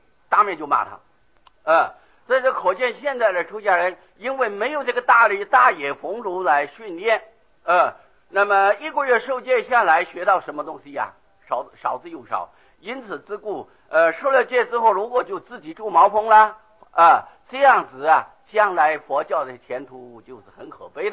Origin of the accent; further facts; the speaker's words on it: Taiwan; 这中国人尤其我们台湾人的这个错误的观念呢